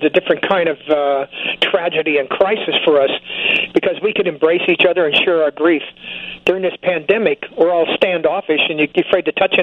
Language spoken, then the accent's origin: English; California, United States; also born or lived in Nevada; since I was raised in California, spent 20 years in Nevada